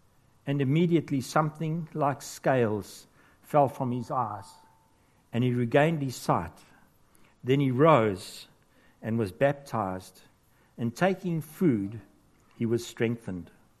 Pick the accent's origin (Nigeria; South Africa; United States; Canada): South Africa; I come from South Africa … when Afrikaans people used to speak to me